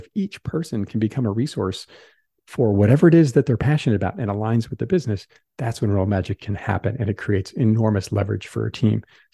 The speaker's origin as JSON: {"language": "English", "region": "Midwest", "country": "United States", "tie": "born or raised there", "moved": "as an adult", "lives_now": "New York, United States", "said": "I grew up in the Midwest, moved out to New York, began a career"}